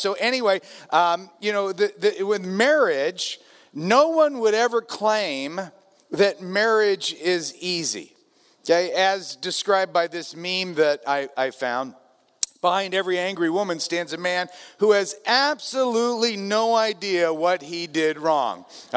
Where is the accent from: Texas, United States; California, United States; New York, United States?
California, United States; I'm from Southern California.